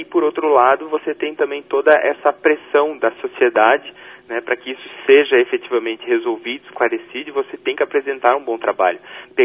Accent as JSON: {"language": "Portuguese", "town": "Brusque", "region": "Santa Catarina", "country": "Brazil", "tie": "born or raised there", "said": "Sim, sou brusquense e com muito orgulho. Nasci em Brusque, né, e fiquei em Brusque até os meus 30 e poucos anos."}